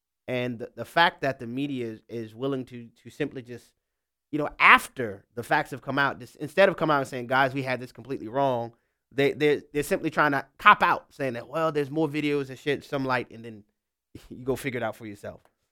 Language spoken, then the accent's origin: English; Louisiana, United States; We'll begin in my home state of Louisiana, where Sonia is on the line.